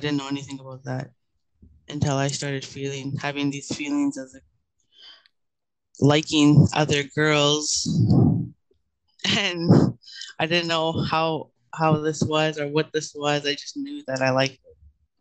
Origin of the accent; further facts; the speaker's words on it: Ontario, Canada; I'm from Ginugaming First Nation. I'm Ojibwe, queer, trans man, 22 years old, soon to be 23.